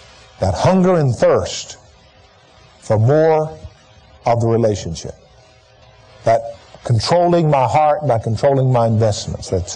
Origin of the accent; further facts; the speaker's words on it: Alabama, United States; I grew up in Alabama, as many of you know, and I grew up in the era when George Wallace was running for office